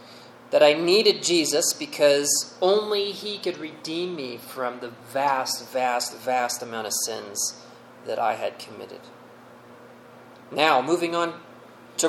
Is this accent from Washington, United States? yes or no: no; New York, United States; I'm an Italian from New York, and my family, you were always exposed to the movies like The Godfather and stuff like that.